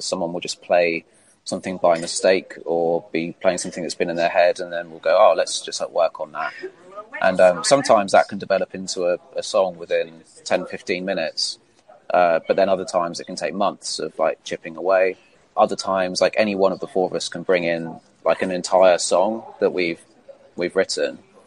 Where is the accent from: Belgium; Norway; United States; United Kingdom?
United Kingdom; Isle of Wight, South East England; we're all from the Isle of Wight